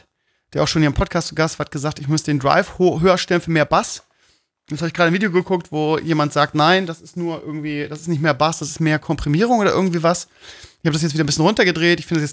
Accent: Bremen, Germany; Ja, ich bin Bremer.

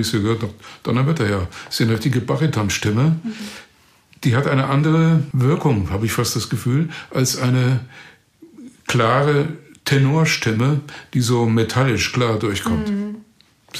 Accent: Germany; Und ich als Deutscher

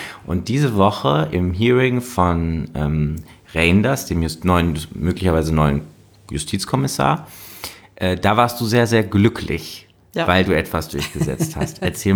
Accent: North Rhine-Westphalia, Germany; wie im Landtag, wo ich herkomme in Nordrhein-Westfalen

